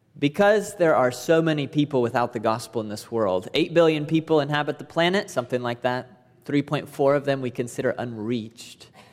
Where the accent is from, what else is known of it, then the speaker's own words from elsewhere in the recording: United States; Being an American plays into that as well, because we're all about efficiency